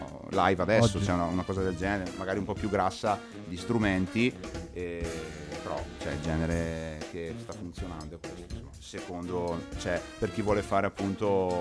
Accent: Bergamo, Lombardy, Italy; Poi suoneremo nelle nostre parti di Bergamo

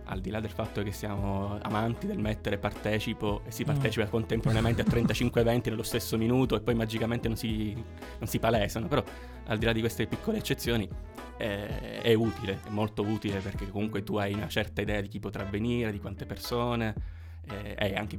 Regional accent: Sicily, Italy; con dei pizzini da buon siciliani con la nostra calligrafia

